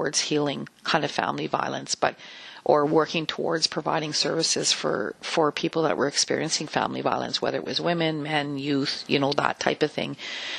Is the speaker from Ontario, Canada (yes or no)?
no; Churchill, Manitoba, Canada; I mean, I'm from Churchill. It's 800 people.